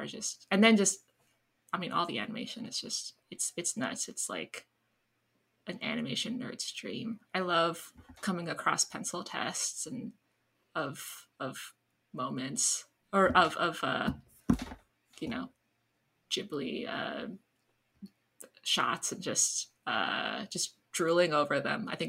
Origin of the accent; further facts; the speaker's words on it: Canada; So I grew up in Canada, mm-hmm. and I grew up watching the horrible